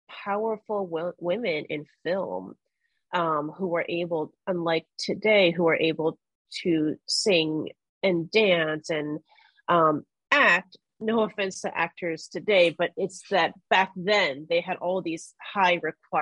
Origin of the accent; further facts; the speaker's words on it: Allentown, Pennsylvania, United States; I knew I was a really lonely kid growing up in Allentown, Pennsylvania. And I was a nerdy kid. I was very ambitious from a young age because I wanted to get out of that town.